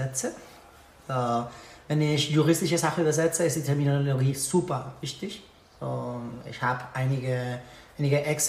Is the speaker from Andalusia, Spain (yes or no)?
yes; Seville, Andalusia, Spain; Also ich komme aus Sevilla, ursprünglich aus Sevilla, direkt aus der Stadt.